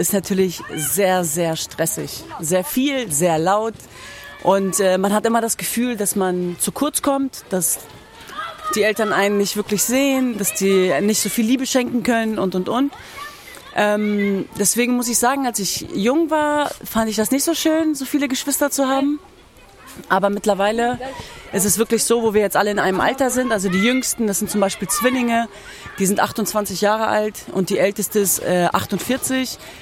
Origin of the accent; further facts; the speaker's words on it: Hanover, Lower Saxony, Germany; moved away as an adult; now in Hamburg, Germany; Also gebürtig komme ich aus Hannover. Ich bin in Hannover geboren und aufgewachsen und bin dann irgendwann mit Anfang 20 nach Hamburg gegangen